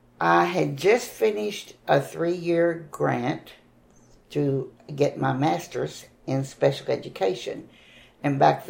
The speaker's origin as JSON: {"language": "English", "region": "Arkansas", "country": "United States", "tie": "born or raised there", "also_born_or_lived": "Lake Village", "said": "Yeah, grew up in Arkansas, but in central Arkansas."}